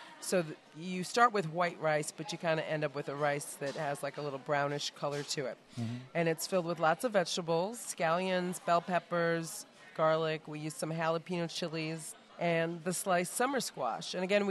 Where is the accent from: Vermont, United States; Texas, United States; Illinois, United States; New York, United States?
New York, United States; Rochester; also born or lived in Louisiana; mother's from Louisiana, so I grew up spending summers in those states with my grandparents, and then I grew up in Rochester, New York